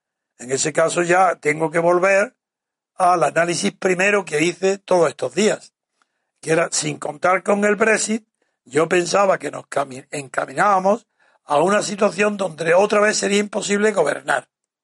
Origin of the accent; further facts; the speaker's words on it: Spain; por mucho que soy español y que mi vida está en España